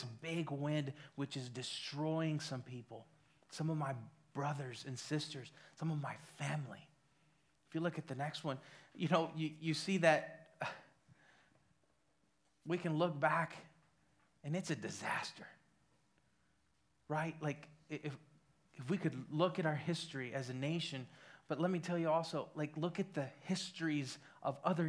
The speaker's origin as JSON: {"language": "English", "country": "El Salvador", "said": "I'm from El Salvador, and so automatically I'm categorized as Latino, Hispanic"}